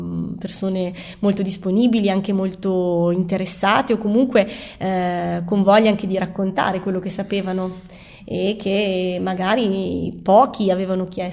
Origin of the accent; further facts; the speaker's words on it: Piacenza, Emilia-Romagna, Italy; Sì, io sono di Piacenza.